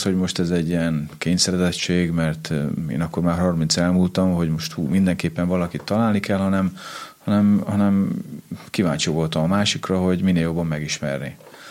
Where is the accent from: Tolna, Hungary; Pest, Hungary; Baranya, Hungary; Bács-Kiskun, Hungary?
Bács-Kiskun, Hungary; Ugye mi nem vagyunk tőzsgyökeres Vas megyeiek, Bács-Kiskun megyéből származunk